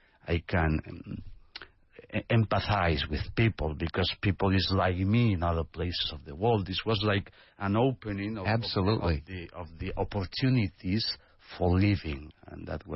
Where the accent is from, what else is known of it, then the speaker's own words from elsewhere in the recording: Spain; English is a second language; I'm not only from Spain, but from a very bigger place that's called the world.